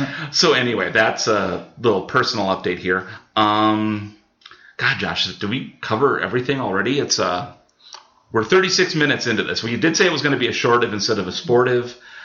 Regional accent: Hector, United States; just being out here and then growing up in Hector, I know some farm things.

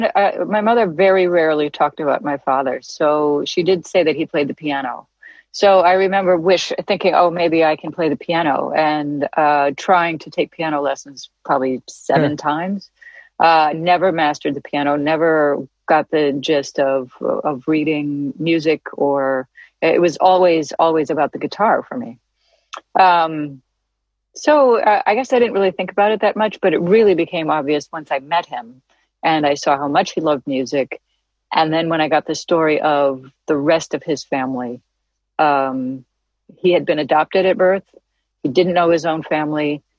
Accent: Santa Monica, California, United States; born there; I was born in Santa Monica, California. I have very few memories of that first part of my life.

